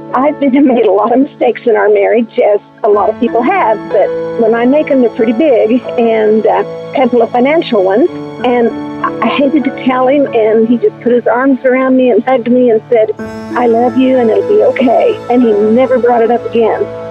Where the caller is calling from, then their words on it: Kansas, United States; I'm calling from Kansas.